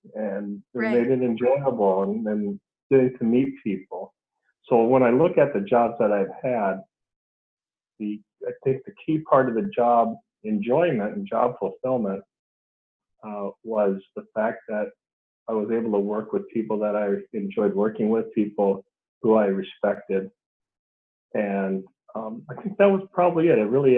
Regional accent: Superior, United States; I live in Superior. And I was born and raised in Superior and moved away to go to school and moved back about 20 years after I left and raised a family here in Superior

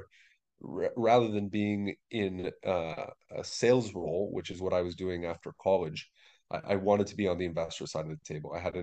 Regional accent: California, United States; Growing up in Northern California was kind of part of the culture.

